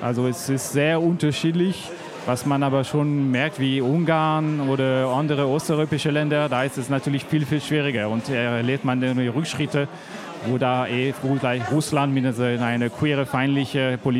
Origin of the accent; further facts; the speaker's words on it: France; German is a second language; Wobei, wenn ich als Franzose Frankreich und Deutschland vergleiche, ist in Deutschland viel einfacher durchgegangen.